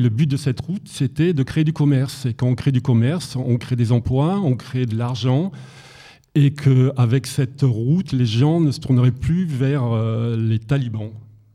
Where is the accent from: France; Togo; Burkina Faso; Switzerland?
France; Auvergne-Rhône-Alpes; J'habitais à la montagne, moi je suis de Savoie, et je me voyais pas terminer moniteur de ski comme tous mes camarades.